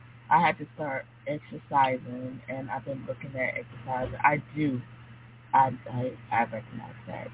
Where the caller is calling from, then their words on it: North Carolina, United States; from North Carolina.